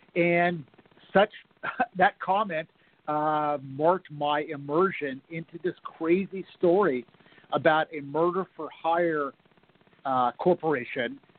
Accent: Pasadena, California, United States; I published my first novel, a historical novel about my hometown of Pasadena, California, and its mysterious historic bridge.

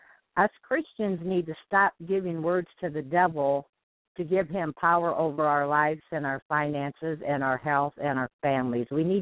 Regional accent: Edwardsburg, Michigan, United States; I'm from Edwardsburg, Michigan

